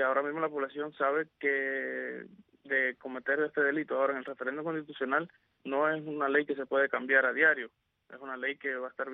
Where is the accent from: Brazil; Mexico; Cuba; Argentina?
Cuba; como ciudadanos cubanos.